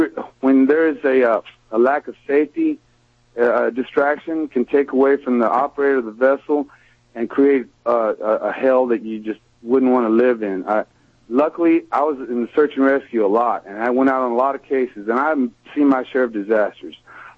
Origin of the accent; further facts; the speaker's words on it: Texas, United States; being American. And I grew up in, I was born in Texas and grew up in North Texas